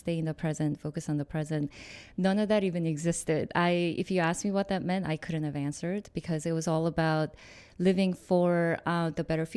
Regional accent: South Korea; as a child growing up in Korea, there's a word in the Korean culture called nunchi

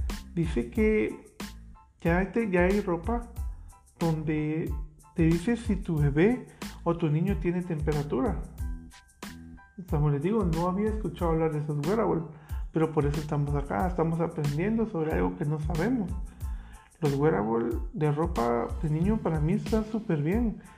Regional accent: Guatemala; Actualmente en mi país, que es Guatemala, no he escuchado ni tengo conocimiento que existan esos cascos

